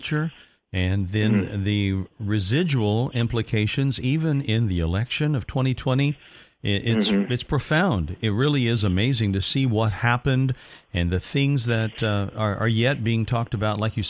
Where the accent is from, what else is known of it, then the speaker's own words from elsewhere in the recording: Indiana, United States; now in Florida, United States; I grew up in Indiana, and I had all the experience of cold and winter.